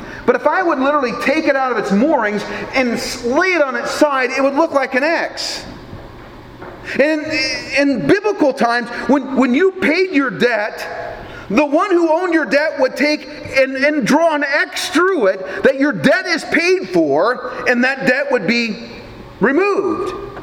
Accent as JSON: {"language": "English", "town": "Newman Grove", "region": "Nebraska", "country": "United States", "tie": "born or raised there", "said": "I remember growing up in Newman Grove, Nebraska, and I remember they had a dime store in town."}